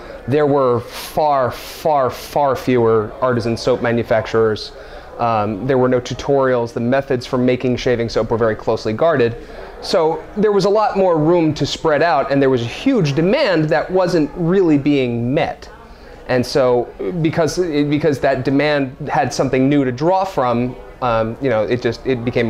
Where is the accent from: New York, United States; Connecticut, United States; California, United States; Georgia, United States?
New York, United States; I'm from upstate New York, and that's where production is currently based, but I actually split my time 50-50 between upstate New York and Boston.